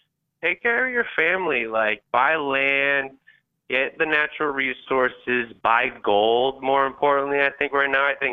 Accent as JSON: {"language": "English", "region": "New York", "country": "United States", "said": "Well, and you know, I'm as a New Yorker, we hustle, right?"}